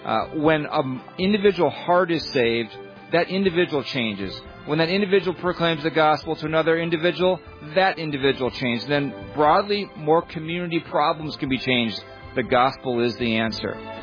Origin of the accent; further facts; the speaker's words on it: Minnesota, United States; I'm a son. I'm a American. I'm a Minnesotan. I'm a former athlete.